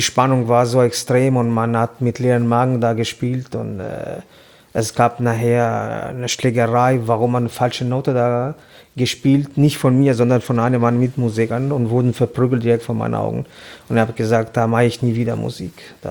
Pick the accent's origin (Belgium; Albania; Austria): Albania; Tirana, Tirana County; German is a second language; now in Germany; Ich komme aus Albanien, Tirana.